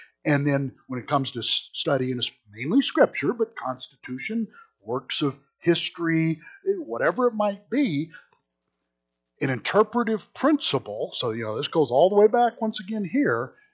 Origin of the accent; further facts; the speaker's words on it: United States; I'm an American.